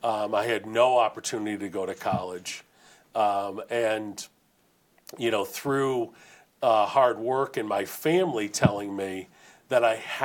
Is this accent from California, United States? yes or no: no; Springfield, Massachusetts, United States; growing up in Springfield in such an urban city